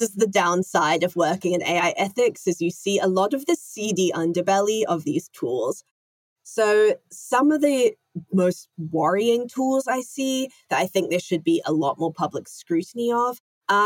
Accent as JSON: {"language": "English", "country": "New Zealand", "said": "I'm from Aotearoa, New Zealand"}